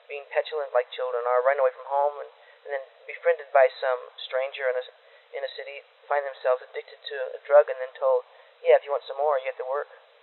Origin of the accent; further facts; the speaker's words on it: United States; Because I'm an American.